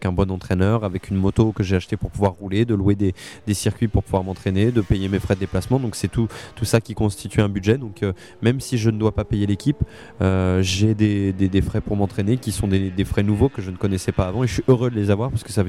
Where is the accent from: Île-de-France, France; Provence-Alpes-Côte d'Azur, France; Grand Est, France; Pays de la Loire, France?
Pays de la Loire, France; Le Mans; puisque je suis natif du Mans